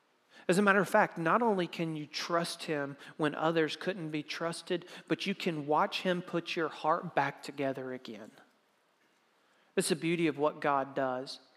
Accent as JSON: {"language": "English", "region": "Mississippi", "country": "United States", "said": "I'm from Mississippi. We only go like to 10."}